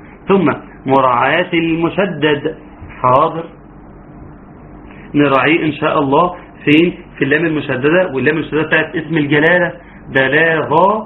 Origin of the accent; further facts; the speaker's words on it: Egypt; وإحنا في مصر